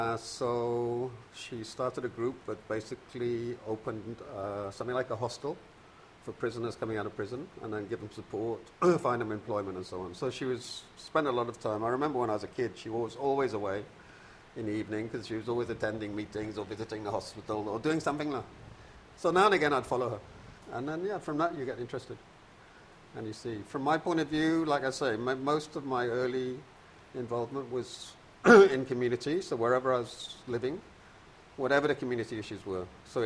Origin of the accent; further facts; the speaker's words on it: United Kingdom; I'm British. I'm sort of from Scottish ancestry.